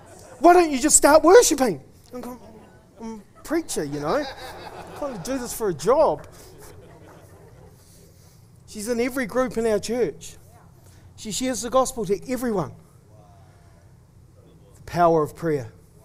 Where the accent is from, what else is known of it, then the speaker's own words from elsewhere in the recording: New Zealand; People would say, "Oh, where are you from?" And I go, "I'm from New Zealand."